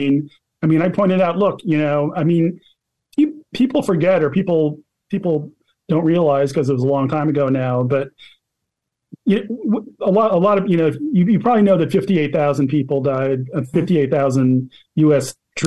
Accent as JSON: {"language": "English", "town": "Philadelphia", "region": "Pennsylvania", "country": "United States", "tie": "born or raised there", "said": "I already had the disgusting event in my hometown of giving the Liberty Medal from the National Constitution Center to George W. Bush"}